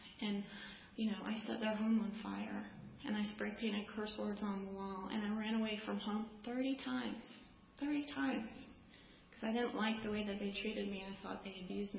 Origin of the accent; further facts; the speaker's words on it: Fredericksburg, Virginia, United States; when we went back home to, I grew up in Fredericksburg, did not stick.